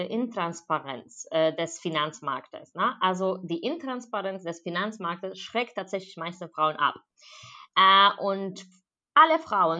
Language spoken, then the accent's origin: German; Wrocław, Lower Silesian Voivodeship, Poland; Ja, ich bin 36 Jahre alt. Ich komme ursprünglich aus Polen. Ich bin in Breslau geboren.